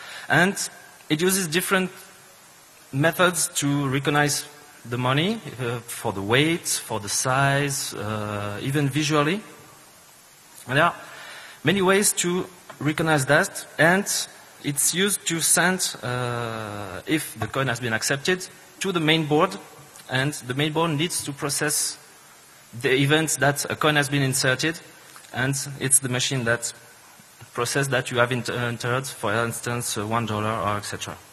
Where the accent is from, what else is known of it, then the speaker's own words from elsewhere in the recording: Switzerland; first language French; English is a second language; I'm from Switzerland, so no, I don't speak Swedish. I don't know, but many Americans think we speak Swedish in Switzerland, but no. I speak French, so excuse my English.